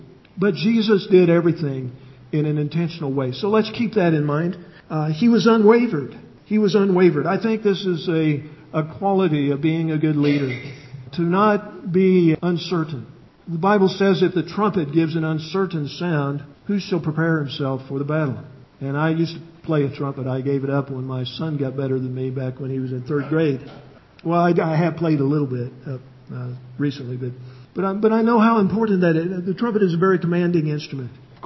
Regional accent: Illinois, United States; We came from Illinois, you may know, and we're kind of bred to think about, you know, that part of the history of the state there.

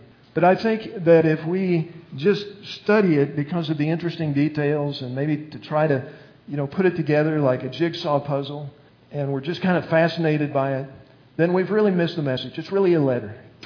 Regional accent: Illinois, United States; She lived in southern Illinois. We're from Illinois. I lived in the Chicago area.

